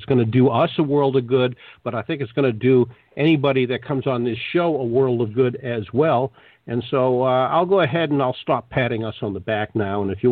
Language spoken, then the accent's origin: English; Boston, Massachusetts, United States; Yeah, growing up in Boston, same way.